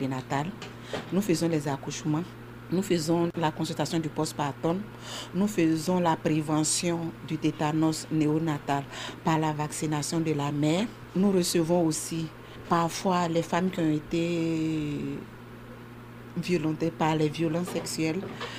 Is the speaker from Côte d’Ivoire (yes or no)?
yes; Côte d’Ivoire; moved away as an adult; now in Haiti; je suis sage-femme, je viens de la Côte d'Ivoire et je suis en Haïti en tant que volontaire